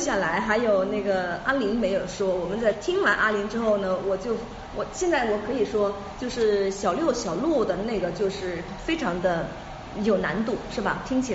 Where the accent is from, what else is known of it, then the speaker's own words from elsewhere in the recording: Guangdong, China; 因为我广东人就特别的留意这广东话的走向